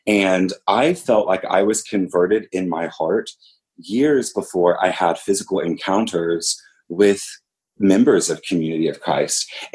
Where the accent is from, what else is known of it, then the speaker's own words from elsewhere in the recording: West Union, Ohio, United States; I'm from West Union, Ohio, and I am the invitation minister for the Chesapeake Bay Mission Center.